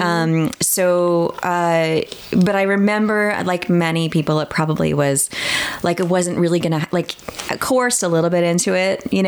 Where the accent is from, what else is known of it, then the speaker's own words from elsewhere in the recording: Queens, New York, United States; I grew up in Queens.